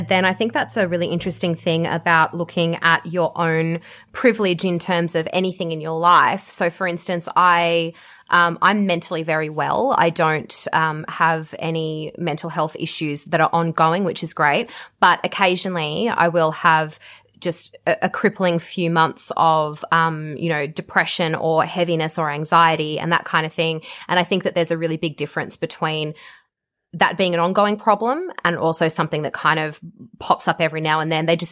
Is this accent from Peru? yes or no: no; Australia; as an Australian, I sit there going, you can't just say those things about yourself.